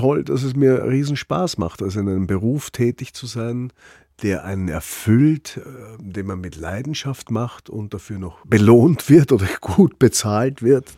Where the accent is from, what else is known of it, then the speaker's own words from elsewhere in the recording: Upper Austria, Austria; Das ist eine unglaublich schöne Gegend, in der ich groß geworden bin. Ich bin am Traunsee groß geworden.